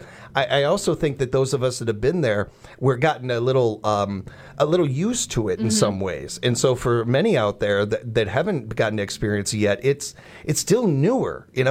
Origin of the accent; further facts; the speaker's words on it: Chicago, Illinois, United States; as a kid growing up in Chicago, my uncle was an architect, and he'd take me on sites and seeing things.